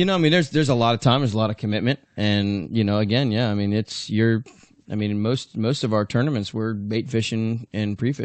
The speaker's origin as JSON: {"language": "English", "region": "Florida", "country": "United States", "tie": "born or raised there", "said": "I mean, I grew up on the East Coast of Florida."}